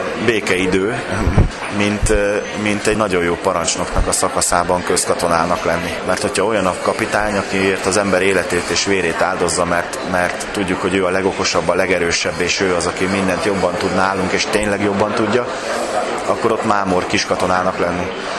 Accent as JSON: {"language": "Hungarian", "town": "Szeged", "region": "Csongrád-Csanád", "country": "Hungary", "tie": "born there", "said": "1969. május 4-én én itt születtem Szegeden."}